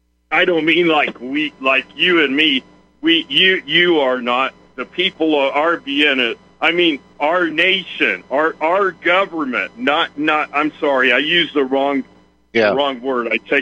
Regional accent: United States; even though I'm an American.

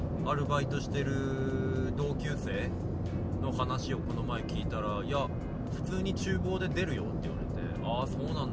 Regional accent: Sapporo, Hokkaido, Japan; 僕生まれも育ちも札幌だから、札幌以外で育つっていう感覚が分かんないんだよね。

